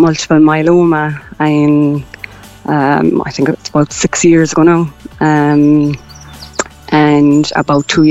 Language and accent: English; Munster, Ireland; now in Cork, Ireland; I'm originally from Kerry, but I live in Cork